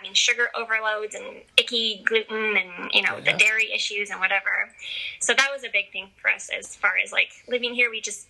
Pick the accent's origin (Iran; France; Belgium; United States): United States; Seattle, Washington; I'm from Seattle and my husband's from Houston, Texas, but we were living in Seattle.